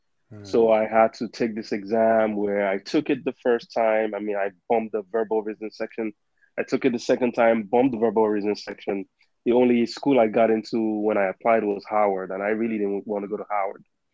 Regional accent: Lagos, Nigeria; So I'm from a city of Lagos. It's the most populous city in Africa. It's about 20 million people in this very small piece of land.

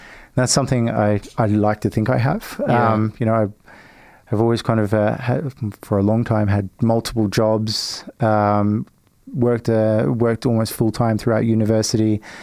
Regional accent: Nambour, Queensland, Australia; Nambour, Sunshine Coast, about 100 kilometers north of Brisbane.

